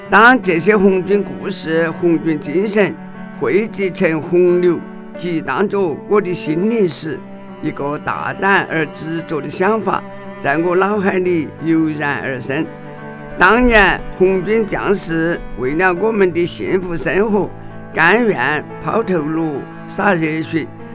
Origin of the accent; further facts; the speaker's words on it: Sichuan, China; born there; 我出生在上个世纪30年代的八九区龙北乡